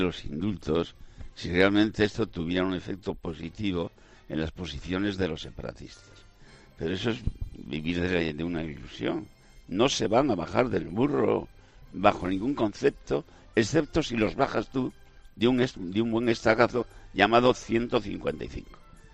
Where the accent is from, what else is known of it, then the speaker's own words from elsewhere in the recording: Madrid, Community of Madrid, Spain; Los madrileños no somos todos los españoles, pero somos una parte de los españoles bastante significativa.